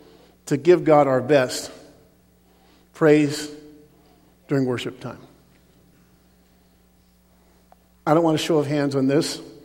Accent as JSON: {"language": "English", "country": "United States", "tie": "born or raised there", "said": "when I grew up over in Southeast Clinton, there was an old guy on the street there, and I think it was about 19th and Clinton"}